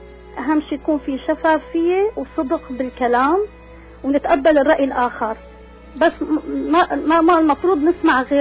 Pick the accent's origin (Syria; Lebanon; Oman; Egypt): Syria; أنا لا أنتمي لا أي طائفة ولا شيء. أنا بحكي بصيغة نحن سوريين،